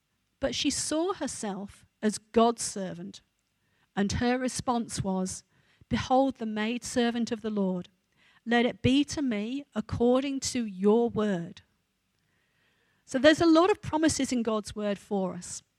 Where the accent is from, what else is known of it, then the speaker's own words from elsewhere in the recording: England, United Kingdom; moved away as an adult; Now, I was born in England, and I lived there till I was 32, so I've been used to Queen Elizabeth and the royal family, British royal family, being around all my life.